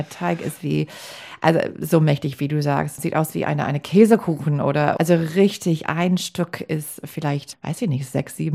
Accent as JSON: {"language": "German", "town": "Green Bay", "region": "Wisconsin", "country": "United States", "second_language": "German", "said": "ich komme aus Green Bay, das ist der Heimatstadt von der Green Bay Packers"}